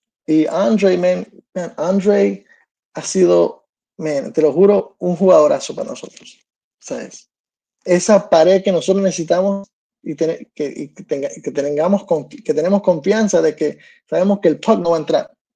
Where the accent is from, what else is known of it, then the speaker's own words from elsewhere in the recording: Paterson, New Jersey, United States; born there; en el estado de New Jersey, donde yo nací, en Patterson, en New Jersey